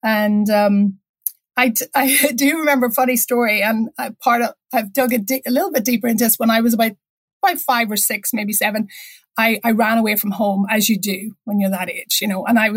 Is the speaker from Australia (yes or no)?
no; Northern Ireland, United Kingdom; Now, we had the luxury of being a pacifist because we grew up in South County Down.